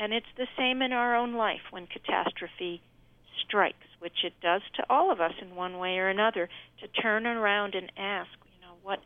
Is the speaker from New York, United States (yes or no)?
yes; New York City, New York, United States; since I'm a New Yorker, I mean the vibe in the city was one of so much love and love toward each other